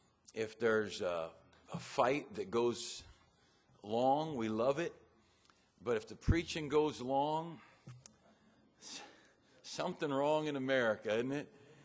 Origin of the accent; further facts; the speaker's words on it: Hayfork, California, United States; I'm from Hay Fork.